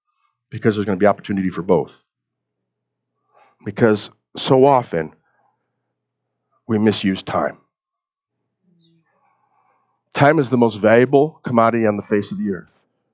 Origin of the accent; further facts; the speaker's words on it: United States; I'm American. I'm from America.